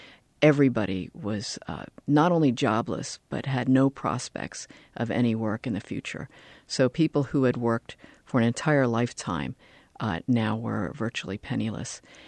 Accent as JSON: {"language": "English", "town": "Fort Dix", "region": "New Jersey", "country": "United States", "tie": "born or raised there", "said": "I grew up outside of Fort Dix, New Jersey, and in my hometown there were lots of military people"}